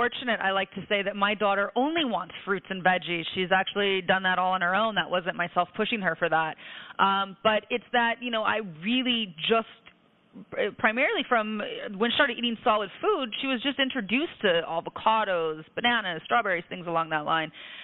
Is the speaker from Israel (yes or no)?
no; Midwest, United States; now in New York City, United States; farmer's daughter. My dad's a farmer in the Midwest, and I grew up with great produce. And for me, being a New Yorker